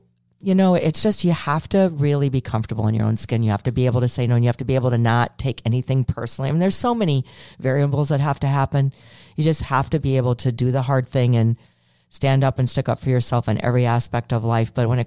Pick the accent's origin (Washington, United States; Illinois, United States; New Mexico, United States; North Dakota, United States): Illinois, United States; Chicago; Since I'm from Chicago, I definitely can see that one.